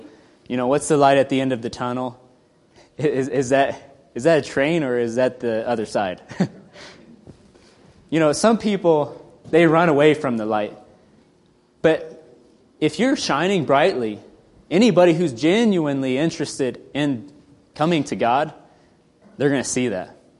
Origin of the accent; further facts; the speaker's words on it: Texas, United States; when we were growing up, I grew up in Texas, and so we would drive over to Arizona occasionally.